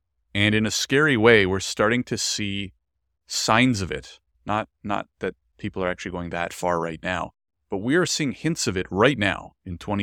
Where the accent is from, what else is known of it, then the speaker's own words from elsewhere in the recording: Canada; I am a privileged as can be white man growing up in Canada, have had such a good life. Again, the world's getting a little crazy right now, but I've had such a good life as a Jewish man in Canada.